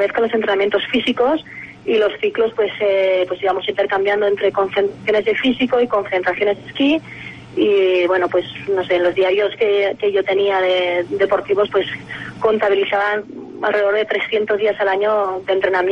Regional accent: Candanchú, Aragon, Spain; also born or lived in Jaca; yo nací en Jaca, pero vivo en Candanchú. Cuando era pequeña, pues hasta los 15, 16 años vivimos en Candanchú, luego ya también mis padres compraron una casa en Jaca, o sea que vivo a caballo entre las dos, Jaca y Candanchú.

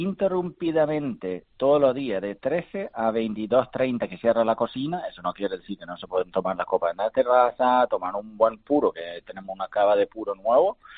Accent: Denmark; como buen danés que soy

